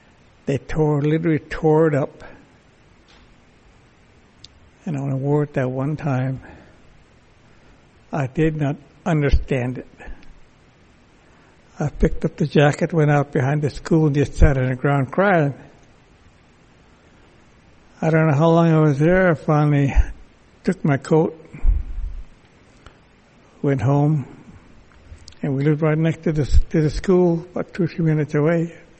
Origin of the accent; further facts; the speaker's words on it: Haines, Alaska, United States; But I grew up here in Haines umpteen hundred years ago.